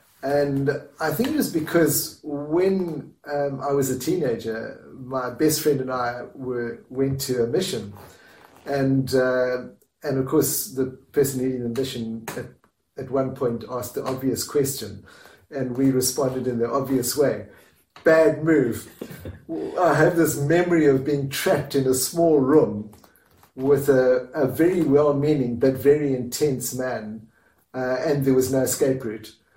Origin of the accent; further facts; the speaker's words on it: Ireland; I don't sound it, but I'm actually Irish